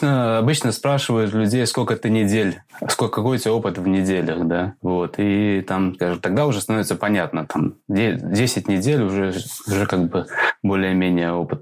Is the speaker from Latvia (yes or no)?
yes; Latvia; now in United Kingdom; и я родом из Латвии. И вот я оказался в Англии.